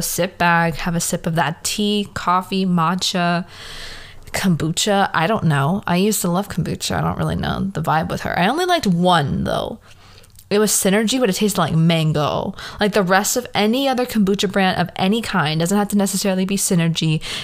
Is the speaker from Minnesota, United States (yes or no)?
no; California, United States; also born or lived in Miami, United States; I was born in California, moved to Miami / Fort Lauderdale area when I was about 7. Then I moved back when I was like 12 or 13.